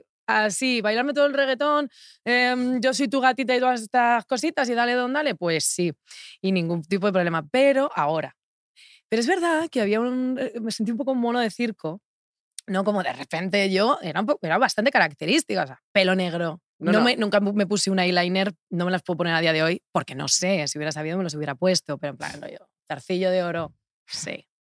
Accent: Fuenlabrada, Community of Madrid, Spain; yo al final salí de Fuenlabrada, pero yo no es que saliese de Fuenlabrada porque, o sea, quisiese salir despavorida de Fuenlabrada, ¿no?

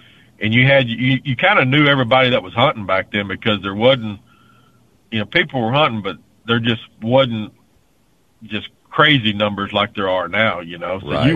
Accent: Texas, United States; That was just Chambers County. I was growing up in Chambers County, and man

